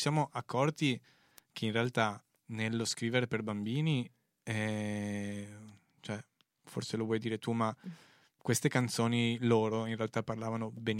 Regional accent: Venice, Veneto, Italy; Beh, sono veneziano, guido coi piedi.

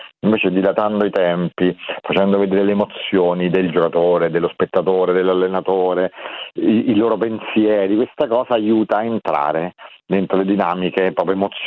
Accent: Rome, Lazio, Italy; born there; nostra madre si è spostata a Roma, quindi noi siamo nati a Roma, ma Palmi l'abbiamo frequentata e la frequentiamo ancora tantissimo.

